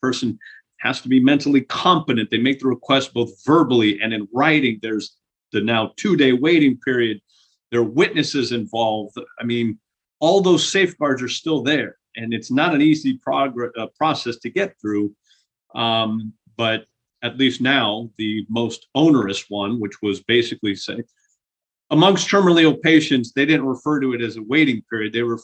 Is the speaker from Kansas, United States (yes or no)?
no; California, United States; first language es; English is a second language; So born and raised in California, just outside of San Francisco. Actually, I am the son of immigrants. My first language happens to be Spanish. My parents were Cuban.